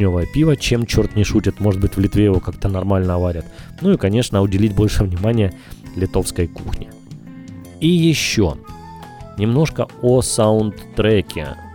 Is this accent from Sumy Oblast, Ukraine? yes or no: no; Kyiv, Ukraine; Мы говорим, мы из Украины, из Киева.